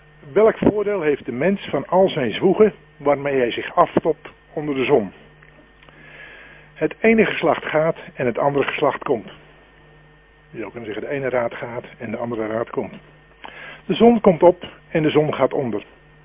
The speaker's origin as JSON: {"language": "Dutch", "town": "Noordeloos", "region": "South Holland", "country": "Netherlands", "tie": "born or raised there", "lives_now": "Giessenburg, Netherlands", "said": "Opgegroeid in Noordloos. Gewerkt en gewoond in Hoogblokland als hoofd der school, zoals dat toen werd genoemd. En vanaf 1991 wonend in Giesenburg."}